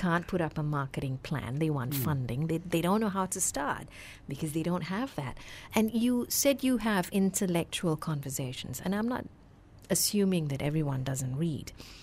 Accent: Malaysia; I'm a Malaysian parent myself.

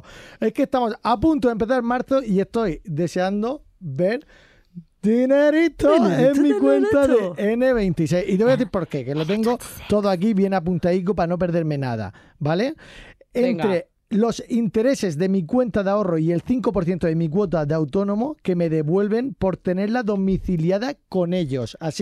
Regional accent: Murcia, Region of Murcia, Spain; Es que soy de Murcia

